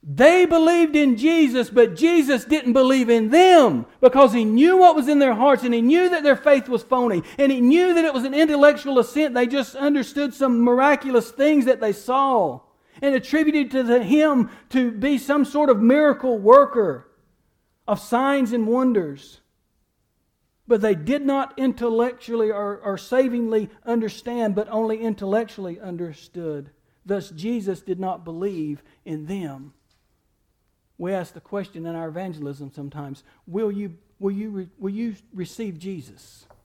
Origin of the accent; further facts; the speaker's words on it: Bible Belt, United States; I had it for 19 years of my life. I grew up in the Bible Belt.